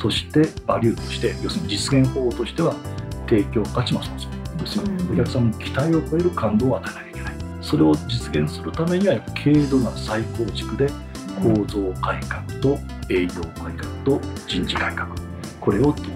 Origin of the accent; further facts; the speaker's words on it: San'in, Japan; born there; now in Kurashiki, Japan; 私の生まれ故郷の山陰あるいは東京へにも往復も楽である